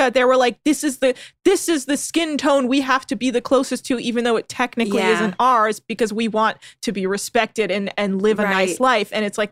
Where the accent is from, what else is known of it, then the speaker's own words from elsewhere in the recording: California, United States; Well, I grew up in the Bay Area, like Berkeley, Oakland.